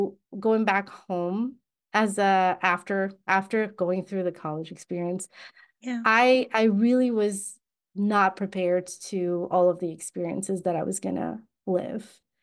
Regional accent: Mexico; I was born and raised in Mexico, and honestly, very different from what I feel like most people, not everyone, but most people would have expected to meet a Mexican who's like without an accent

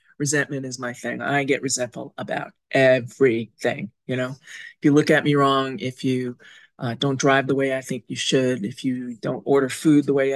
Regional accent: Massachusetts, United States; from Massachusetts.

